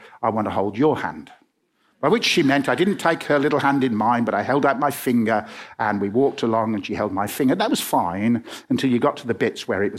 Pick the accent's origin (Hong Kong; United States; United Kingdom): United Kingdom; Birmingham, West Midlands; I'm a Christian and I come from Birmingham